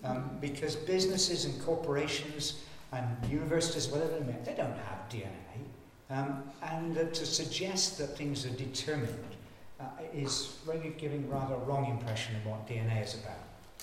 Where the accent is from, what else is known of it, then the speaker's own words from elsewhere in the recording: Bristol, South West England, United Kingdom; accent: West Country; You might have gathered from the burr in my voice that I was brought up in Bristol.